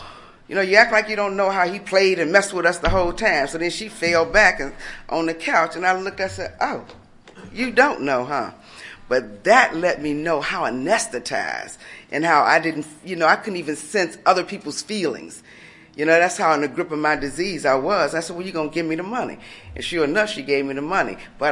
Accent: Wisconsin, United States; I'm from Wisconsin. So I went back home

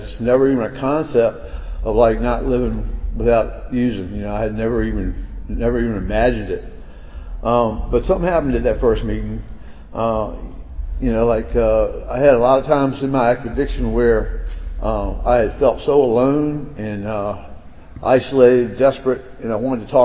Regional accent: Virginia, United States; I'm from the New Dominion area, which is outside of Richmond, Virginia. I'm part of the Central Atlantic region.

